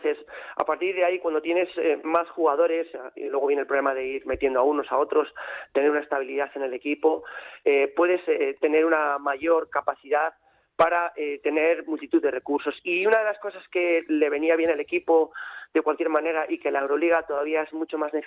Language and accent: Spanish; Valladolid, Castile and León, Spain; No me sorprendió, y aquí juego con ventaja. Yo soy de Valladolid